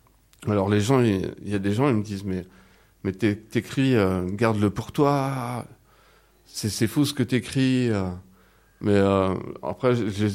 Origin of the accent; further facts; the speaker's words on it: France; accent: French; Je reste français, donc c'est plus, il y a plus de flow en français.